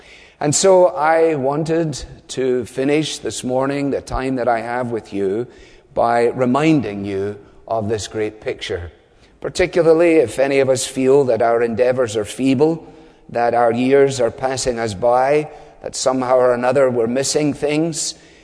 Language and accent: English; Scotland, United Kingdom; As a Scotsman, if I've spent that much money